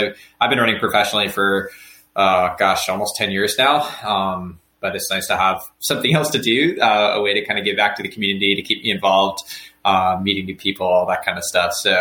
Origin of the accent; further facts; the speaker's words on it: United States; I'm an American. I'm from the U.S.